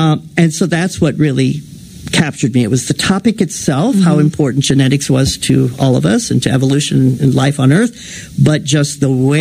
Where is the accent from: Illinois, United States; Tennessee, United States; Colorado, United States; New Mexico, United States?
Illinois, United States; Peoria; So I'm from Peoria, Illinois. I lived in central Illinois for the first 30 years of my life.